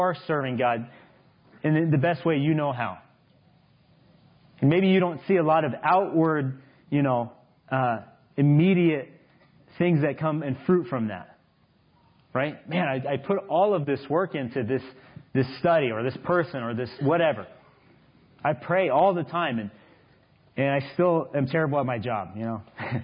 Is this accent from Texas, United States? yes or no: yes; Texas, United States; I've listened to one of the evangelists that I grew up with in Texas.